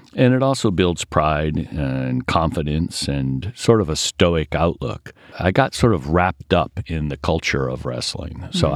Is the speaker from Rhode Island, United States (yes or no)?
yes; Rhode Island, United States; also born or lived in Eleuthera, Bahamas / Guantanamo; my childhood in Rhode Island, but early childhood was in Eleuthera in the Bahamas, an island. And then I moved from Eleuthera basically from there to Guantanamo. And then I came to the United States around fourth grade.